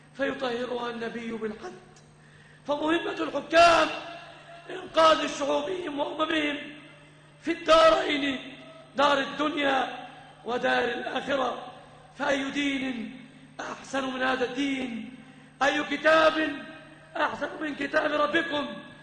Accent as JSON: {"language": "Arabic", "country": "Egypt", "said": "أن تسلم بلادنا مصر وبلاد"}